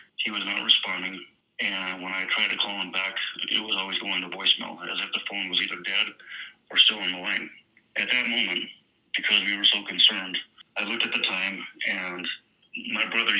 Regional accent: Pueblo, Colorado, United States; from Pueblo, Colorado.

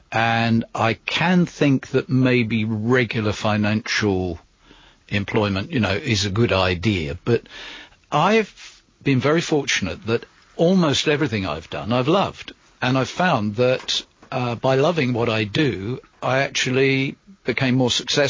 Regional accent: East of England, United Kingdom; when I was growing up in Essex in the 1960s, my parents, who were both teachers

